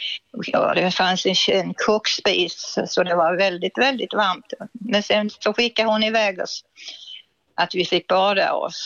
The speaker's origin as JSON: {"language": "Swedish", "region": "Småland", "country": "Sweden", "said": "Annars hade jag stannat kvar hemma i Småland, för jag kommer från Småland."}